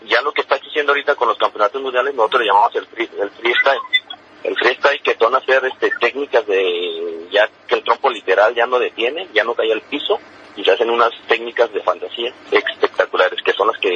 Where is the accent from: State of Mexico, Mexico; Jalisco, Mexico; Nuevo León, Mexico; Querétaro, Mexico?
Jalisco, Mexico; que yo soy de Jalisco